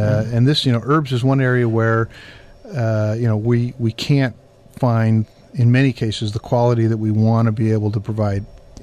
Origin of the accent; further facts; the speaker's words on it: Tiburon, California, United States; Well, for me, it's a homecoming. I grew up in Tiburon, so...